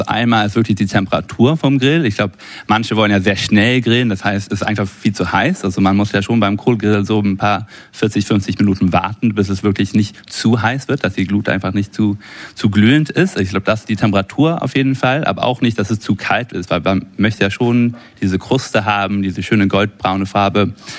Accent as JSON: {"language": "German", "country": "Sweden", "first_language": "Swedish", "second_language": "German", "said": "Nee, genau, Schwedisch ist meine Muttersprache."}